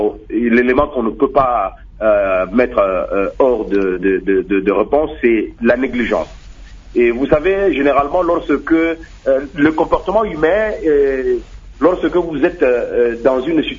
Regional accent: DR Congo; Je suis congolais, nous sommes un pays riche.

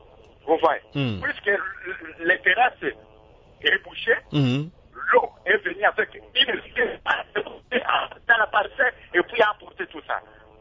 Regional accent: Bandundu, Kwilu, DR Congo; now in Kinshasa, Congo (DR); Je suis ici à Kinshasa. Je suis de Bandundu.

